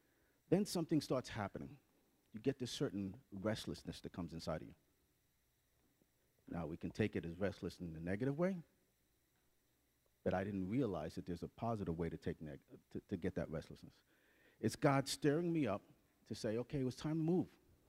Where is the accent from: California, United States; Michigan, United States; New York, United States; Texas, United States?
New York, United States; Bronx; To give you a little background about me, I'm originally from the Bronx.